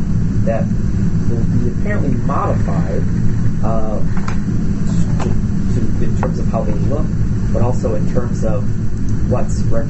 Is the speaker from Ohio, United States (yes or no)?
no; Eau Claire, Wisconsin, United States; So, full disclosure, I'm from Eau Claire.